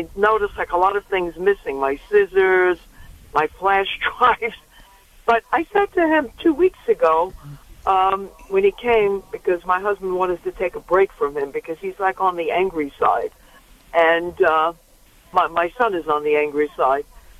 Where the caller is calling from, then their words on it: New York, United States; from New York.